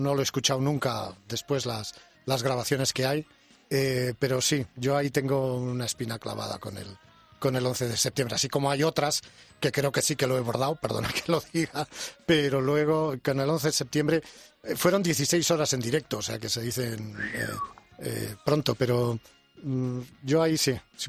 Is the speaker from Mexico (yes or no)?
no; Vigo, Galicia, Spain; born there